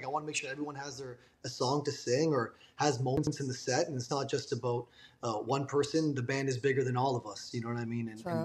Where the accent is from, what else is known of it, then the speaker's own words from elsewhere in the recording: Mississauga, Ontario, Canada; And I grew up in Mississauga all my life, the city neighboring Toronto that I was mentioning earlier.